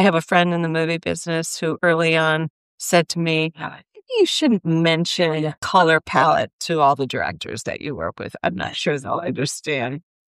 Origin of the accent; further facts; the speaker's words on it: Ohio, United States; I grew up in Plato, Ohio. I had a great museum and my mom used to take me there.